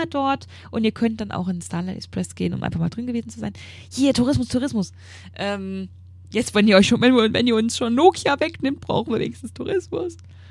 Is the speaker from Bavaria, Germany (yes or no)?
no; Bochum, North Rhine-Westphalia, Germany; Was ich auf keinen Fall euch empfehlen kann als Bochumer